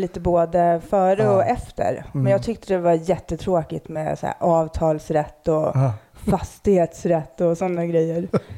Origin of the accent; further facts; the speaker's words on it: Stockholm, Stockholm County, Sweden; Jag växte upp i Akalla utanför stan. Det var ju riktigt förort liksom redan då.